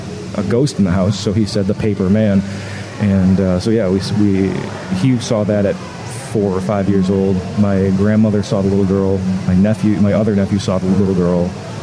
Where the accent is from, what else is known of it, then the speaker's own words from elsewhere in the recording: Milford, Michigan, United States; Milford, Michigan.